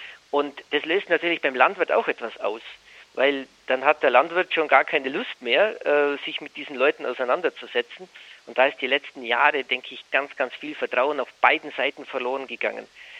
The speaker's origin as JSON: {"language": "German", "region": "Bavaria", "country": "Germany", "said": "Ich bin ja aus dem Allgäu"}